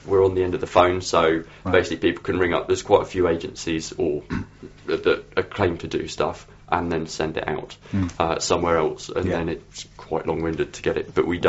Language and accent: English; Derby, East Midlands, United Kingdom; also born or lived in Newcastle; I was at uni in Newcastle. I grew up in Derby, which is why I actually say Bath and Grass properly. That's it. But it is now quite tinged with the southern kind of thing, but I've kept my short A's, I'm pleased to say.